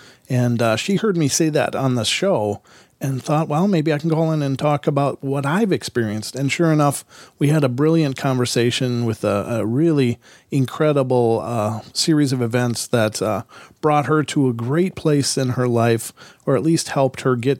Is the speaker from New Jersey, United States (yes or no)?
no; Dundee, Oregon, United States; I went looking for haunted places nearby us. I'm from Dundee, Oregon, so I got online and looked around and found the story of the Lafayette Cemetery.